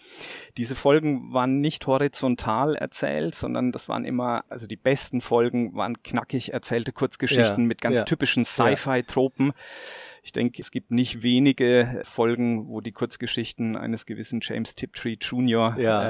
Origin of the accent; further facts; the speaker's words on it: Marktheidenfeld, Bavaria, Germany; Ich komme aus Marktheidenfeld, das lange ja als Baustelle zwischen Frankfurt und Würzburg bekannt war.